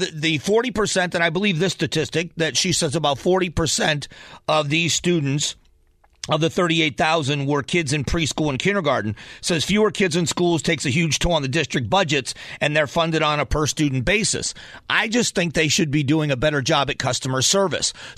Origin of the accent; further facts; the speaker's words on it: Arizona, United States; where I grew up, my hometown where I grew up, is helping my home. There's a connection for me that I love the fact that this is going to happen, that they're coming to Arizona to do this.